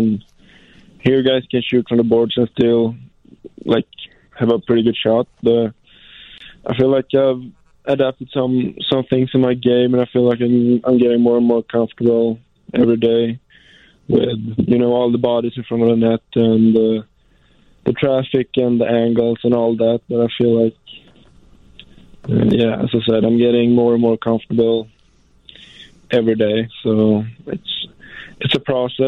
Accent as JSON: {"language": "English", "region": "Västra Götaland", "country": "Sweden", "tie": "born or raised there", "second_language": "English", "said": "he actually played for Frölunda. That's the team of my hometown."}